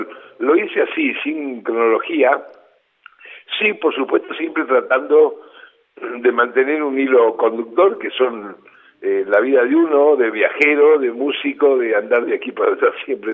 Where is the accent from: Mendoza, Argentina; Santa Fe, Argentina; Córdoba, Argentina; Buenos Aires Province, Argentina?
Santa Fe, Argentina; Rosario; acompañaba a mis padres que eran músicos y hacían eso por los pueblitos de Santa Fe, ya que somos de Rosario nosotros.